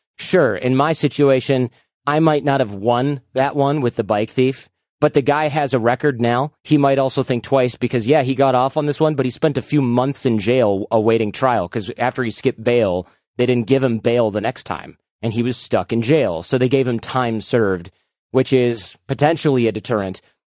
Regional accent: Detroit, Michigan, United States; I grew up in Detroit, or at the outside of Detroit

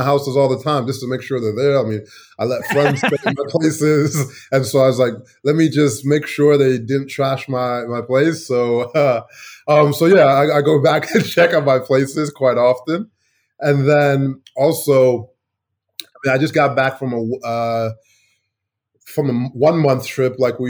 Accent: Chicago, Illinois, United States; So, I mean, so growing up in Chicago, my first exciting traveling trip was, if you're not from Chicago, you probably won't know.

